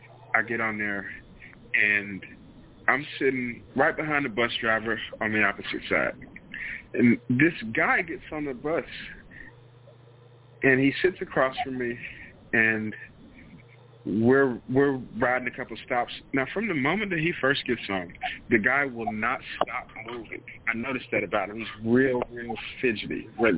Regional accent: Tennessee, United States; To give you a little bit of context, I'm from Tennessee, and I moved to New York a few years back.

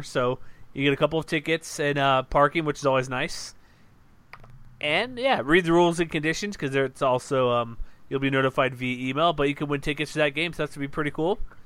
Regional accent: Houston, Texas, United States; Yeah, Vegas is better than Houston for the most part. And I grew up in Houston, so I'll say that for fact.

